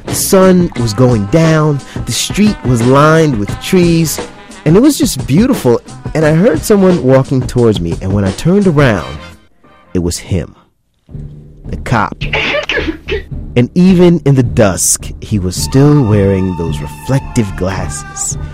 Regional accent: the South, United States; Now, I'm a grown man at this time, but I'm also from the South, and I know what can happen to young black men with big mouths facing authority.

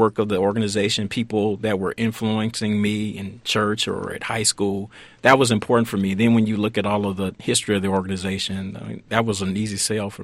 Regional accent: Atlanta, Georgia, United States; growing up in Atlanta and seeing a lot of the men who were very active in my church

